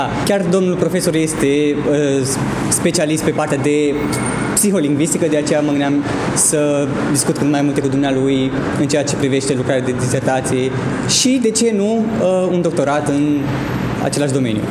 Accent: Clit, Suceava County, Romania; Din Suceava, sunt din Suceava, din satul Clit, comuna Arbore.

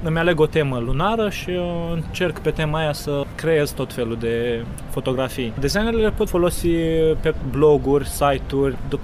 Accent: Romania; că sunt din România și ar trebui să tac mai puțin

